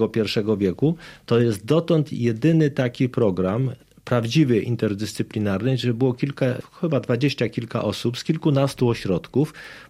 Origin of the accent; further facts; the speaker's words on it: Rzeszów, Subcarpathian Voivodeship, Poland; ja tutaj mieszkając w dzieciństwie i w młodości w Rzeszowie, krążyłem między trzema bibliotekami